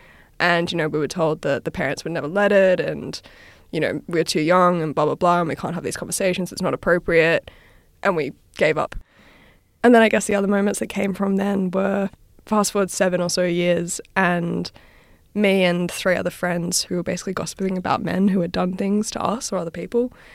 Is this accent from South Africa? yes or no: no; Australia; I grew up in Australia.